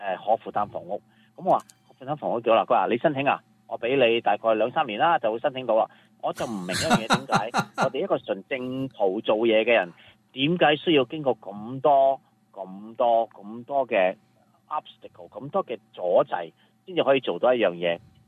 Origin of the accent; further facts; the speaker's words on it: China; moved away as an adult; now in United States; 我嚟咗美国四十几年，我觉得我哋中国人系一个好勤力、好勤奋嘅民族嚟嘅